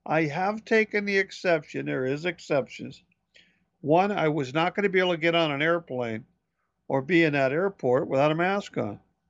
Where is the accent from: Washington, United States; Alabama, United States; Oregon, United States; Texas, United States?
Washington, United States; Olympia; up in my hometown of Olympia, which is the state of Washington's capital city